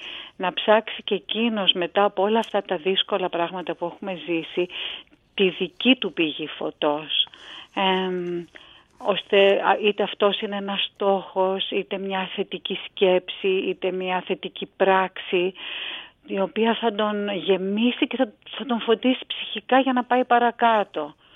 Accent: Greece; επειδή γεννήθηκα και μεγάλωσα στην Ελλάδα

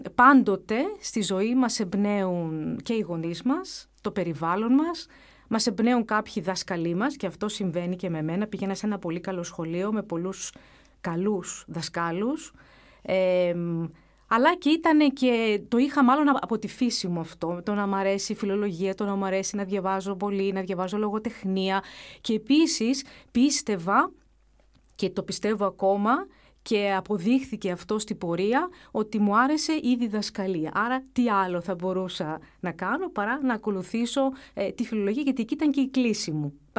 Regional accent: Athens, Attica, Greece; also born or lived in Thessaloniki; Εγώ κατάγομαι από τη Μάνη, από την έξω Μάνη. Γεννήθηκα στη Θεσσαλονίκη. Και 4 χρονών μετακομίσαμε στην Αθήνα, όπου εκεί έμεινα τα περισσότερα χρόνια. Εκεί πήγα σχολείο, εκεί σπούδασα.

